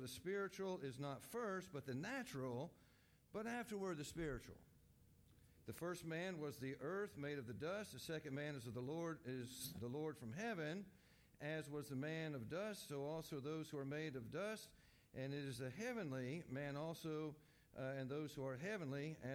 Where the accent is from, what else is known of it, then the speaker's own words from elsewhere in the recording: Lincoln, Florida, United States; from Lincoln, Florida.